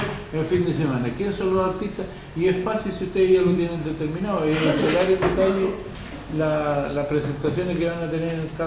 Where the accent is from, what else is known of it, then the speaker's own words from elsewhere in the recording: Quillón, Ñuble, Chile; si yo soy de Quillón